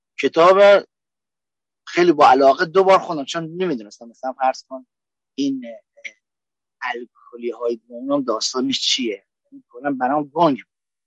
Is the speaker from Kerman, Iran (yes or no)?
yes; Kerman, Iran; من از امریکا نیستم، من بچه ایران هستم، ایرانی هستم و اهل شهر کرمان هستم